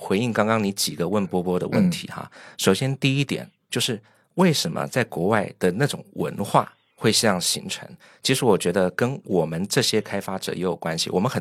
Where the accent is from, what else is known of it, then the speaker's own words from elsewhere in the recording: Taiwan; 我真的很想讲，就因为我也是我是来自台湾嘛